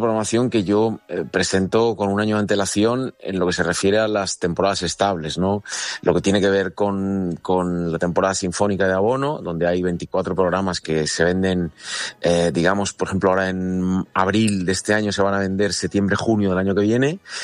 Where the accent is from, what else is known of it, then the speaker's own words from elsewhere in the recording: Altea, Valencian Community, Spain; Ya sabes que yo soy un alteano de pro de defender mi tierra en todas partes.